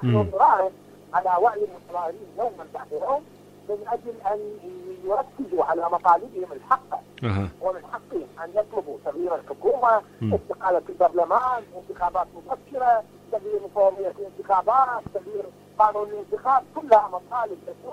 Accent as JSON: {"language": "Arabic", "town": "Karbala", "region": "Karbala Governorate", "country": "Iraq", "said": "عندنا في كربلاء"}